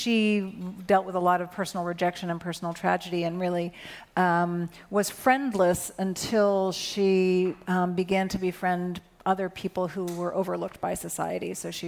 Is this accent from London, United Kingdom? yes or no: yes; London, United Kingdom; I grew up part in London and part here.